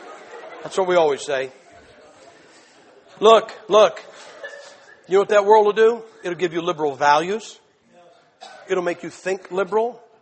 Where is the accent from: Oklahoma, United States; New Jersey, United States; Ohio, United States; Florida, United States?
Ohio, United States; I'm from Ohio State. I'm from Ohio.